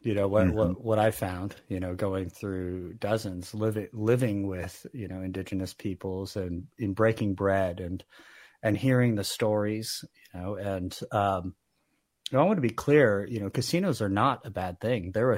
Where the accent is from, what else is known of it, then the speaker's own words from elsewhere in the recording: California, United States; I'm from Northern California, kind of near Lake Tahoe.